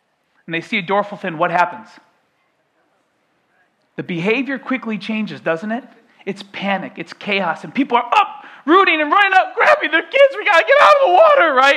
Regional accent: Midwest, United States; now in Florida, United States; I'm not originally from Florida. My family moved here in 2000 from the north, from the Midwest, but I've lived here long enough that now I consider myself from Florida, I would say.

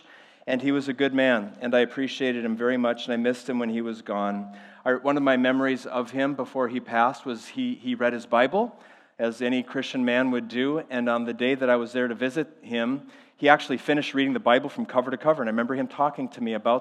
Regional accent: Midwest, United States; And so I grew up in the Midwest, in the kind of the north part of the Midwest, not too far from the Canadian border, actually. And I was closer to Winnipeg, Manitoba, than I was to Minneapolis, St. Paul.

